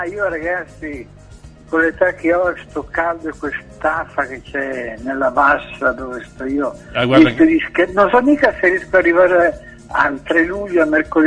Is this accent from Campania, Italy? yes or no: no; Milan, Lombardy, Italy; born there; sono nato a Milano.